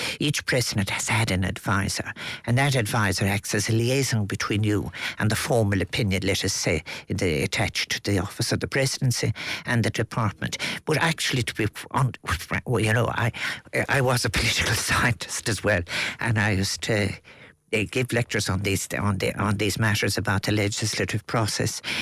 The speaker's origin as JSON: {"language": "English", "town": "Limerick", "region": "Munster", "country": "Ireland", "tie": "born there", "said": "I was born into quite some security when I was born in Limerick City."}